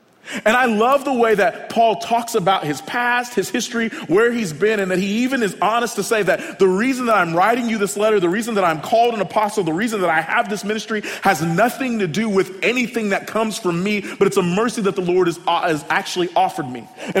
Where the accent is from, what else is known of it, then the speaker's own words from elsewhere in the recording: Oklahoma, United States; So I am from Oklahoma, an alumni from the University of Oklahoma, and all in all, we've had a pretty good sports year.